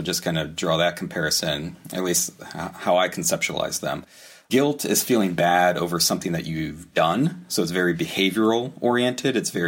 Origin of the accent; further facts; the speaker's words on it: Ohio, United States; moved away as an adult; Originally from Southwest Ohio. So grew up there, Okay. Did most of my schooling there, like college and grad school in the Cincinnati area, and then came up to Minnesota for my postdoctoral fellowship